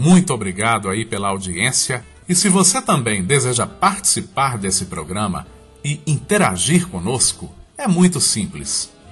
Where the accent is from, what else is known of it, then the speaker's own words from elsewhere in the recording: Sete Lagoas, Minas Gerais, Brazil; eu sou mineiro de Sete Lagoas, eu sou deficiente visual desde que eu nasci.